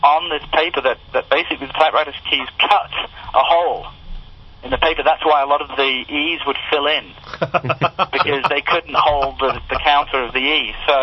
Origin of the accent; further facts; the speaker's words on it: England, United Kingdom; I'm the unsung hero of the British invasion because a lot of people don't know I'm British.